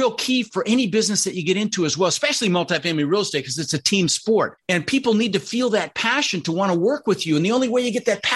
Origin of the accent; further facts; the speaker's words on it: Denver, Colorado, United States; also born or lived in Netherlands; I was born in the Netherlands and, you know, in Holland. Think wooden shoes and windmills. And we struggled. We ended up in Denver, Colorado, and we didn't have much.